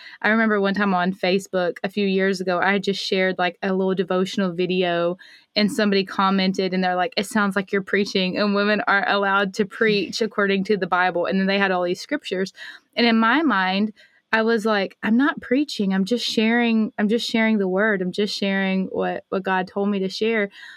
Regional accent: Arkansas, United States; So I am from the South. I was raised in Arkansas. My husband's from Alabama. Now we're in Florida. I'm from the South, and I keep getting further down south.

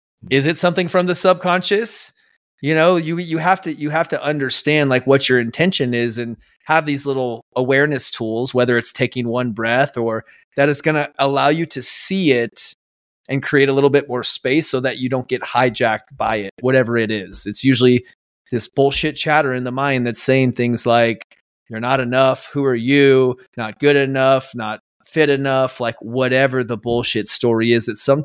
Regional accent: Scottsdale, Arizona, United States; I grew up in Scottsdale, Arizona. It's kind of a wealthy area.

